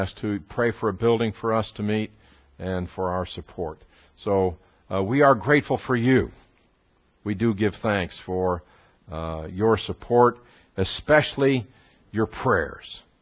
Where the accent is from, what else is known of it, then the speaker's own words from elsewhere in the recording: United States; looked at me and he said, "You're an American, aren't you?" I said, "Yes, I am."